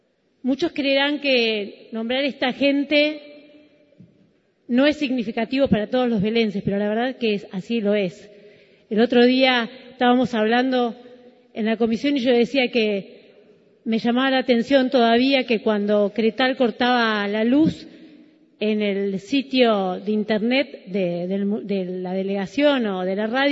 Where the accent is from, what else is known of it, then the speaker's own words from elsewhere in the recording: Vela, Buenos Aires Province, Argentina; mi pueblo, Vela, porque el 11 de septiembre cumplió 133 años y lo conmemoramos el domingo.